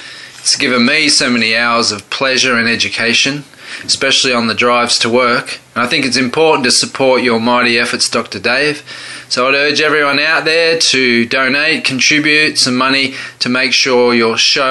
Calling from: Gold Coast, Queensland, Australia; I'm a psychologist from the Gold Coast, Australia.

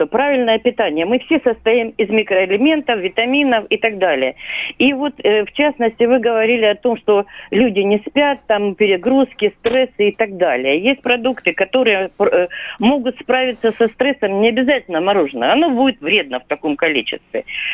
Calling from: Rostov-on-Don, Rostov Oblast, Russia; Я из Ростова-на-Дону.

